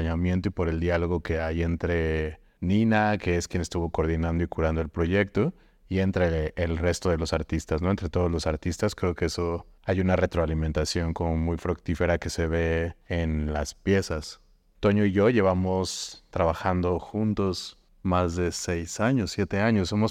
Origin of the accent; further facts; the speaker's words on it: Mexico City, Mexico; soy de la Ciudad de México, pero bueno, como que mucho tiempo he estado entre Ciudad de México y Puebla.